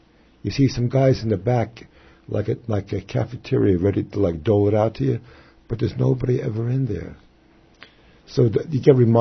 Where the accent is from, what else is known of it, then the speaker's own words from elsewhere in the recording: Brooklyn, New York, United States; But, you know, I'm from Brooklyn, you're from Brooklyn, Bob